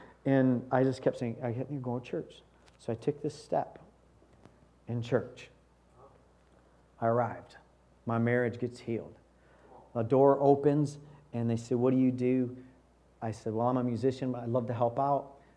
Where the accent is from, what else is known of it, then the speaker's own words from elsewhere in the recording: Battle Creek, Michigan, United States; I grew up in Battle Creek. That's where I've been my whole life.